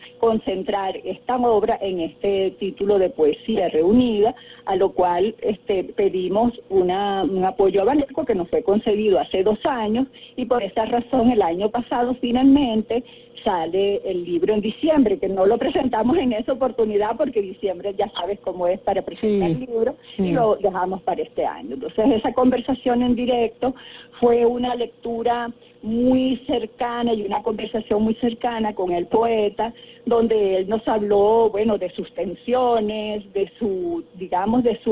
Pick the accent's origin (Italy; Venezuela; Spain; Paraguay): Venezuela; que no podemos acceder a los libros somos los venezolanos porque Amazon no llega acá.